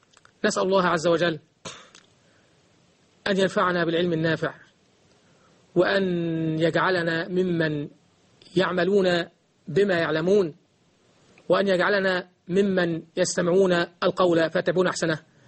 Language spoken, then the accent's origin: Arabic; Egypt; بلدنا مصر